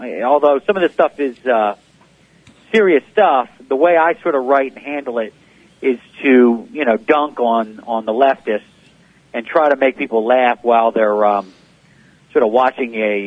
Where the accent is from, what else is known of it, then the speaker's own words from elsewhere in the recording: Philadelphia, Pennsylvania, United States; As you can probably tell from my book, and you can hear it, I'm from Philadelphia. I'm not afraid of any of this. I grew up on the Philadelphia playgrounds with the Philadelphia sports teams.